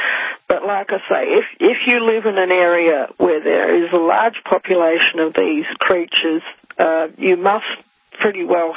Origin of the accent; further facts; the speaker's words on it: New Zealand; I grew up in New Zealand, and there's none of that sort of thing around here.